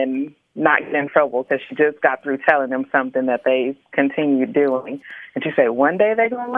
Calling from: Dallas, Texas, United States; I'm calling from Dallas.

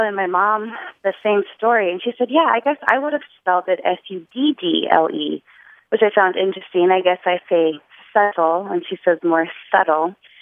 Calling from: New Orleans, Louisiana, United States; I'm calling from New Orleans.

